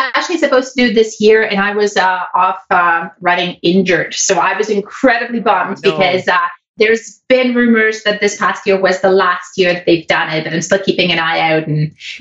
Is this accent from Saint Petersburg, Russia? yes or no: no; Novosibirsk, Novosibirsk Oblast, Russia; But I'm from the third largest city in Russia. It's actually the city third in size after St. Petersburg. So it's Moscow, St. Petersburg, and then my city. It's Novosibirsk, capital of Siberia.